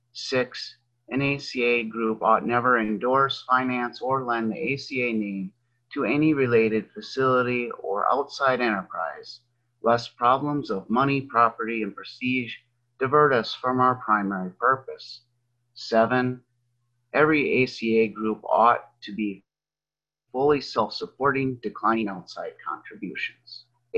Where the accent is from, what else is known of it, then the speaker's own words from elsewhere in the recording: Wisconsin, United States; from Wisconsin.